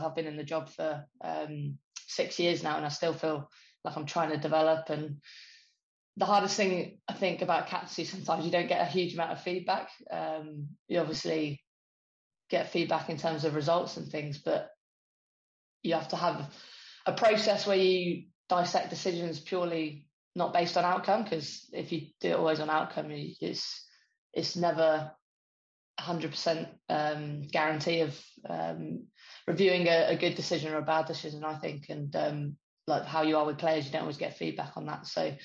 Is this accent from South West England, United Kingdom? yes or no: yes; South West England, United Kingdom; I grew up down in Devon.